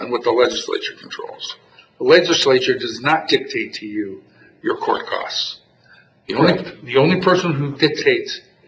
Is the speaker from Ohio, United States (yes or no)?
yes; Boardman, Ohio, United States; I grew up in Boardman, Ohio, as I think you know.